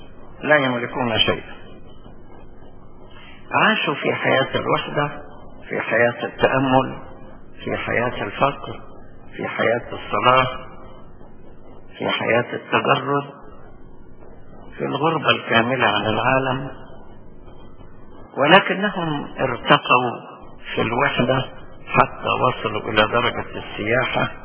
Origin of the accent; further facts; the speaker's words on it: Egypt; وده قانون معتمد عندنا في مصر يعني.